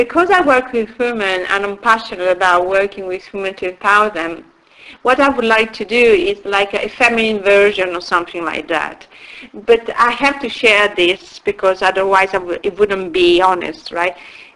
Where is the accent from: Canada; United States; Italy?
Italy; English is a second language; moved away as an adult; I was still living in Italy, in my home country.